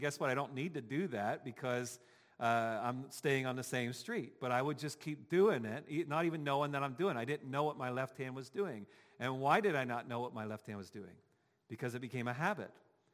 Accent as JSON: {"language": "English", "town": "Dayton", "region": "Ohio", "country": "United States", "said": "Now, I'm from Dayton, Ohio, and I've said that before, and the roads there are pretty much like a grid, okay?"}